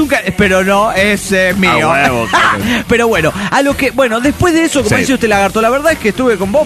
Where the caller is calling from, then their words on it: Guadalajara, Jalisco, Mexico; Soy la nana de Guadalajara, Jalisco, México.